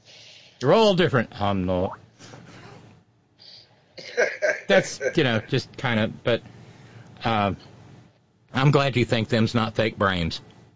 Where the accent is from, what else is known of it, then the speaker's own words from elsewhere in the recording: Alabama, United States; because Columbia, Tennessee is about 75 miles north of where I grew up in Alabama